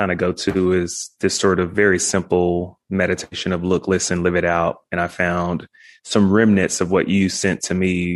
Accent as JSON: {"language": "English", "town": "Dallas", "region": "Texas", "country": "United States", "tie": "born or raised there", "said": "Yeah, I grew up in South Dallas, Oak Cliff. I'm the youngest of four."}